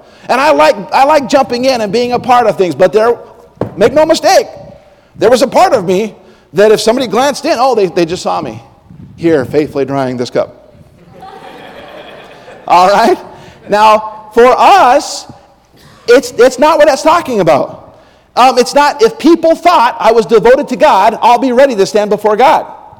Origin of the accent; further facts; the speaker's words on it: Utah, United States; I grew up in Utah, and we would visit my relatives in West Virginia